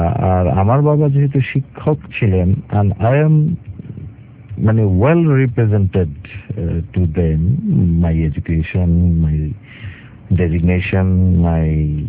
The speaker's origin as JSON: {"language": "Bangla", "town": "Dhaka", "region": "Dhaka Division", "country": "Bangladesh", "tie": "born or raised there", "said": "তো ছোটবেলাটা আমার কেটেছে ঢাকাতেই, ফার্মগেট, নাখালপাড়া, দেন উত্তরা, তারপরে এখন আমি সেটেল ইন মিরপুর সেকশন 11।"}